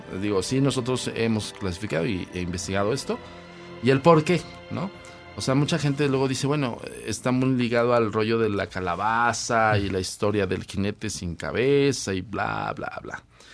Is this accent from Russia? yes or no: no; Mexico; Todos y cada uno de nosotros nos identificamos como mexicanos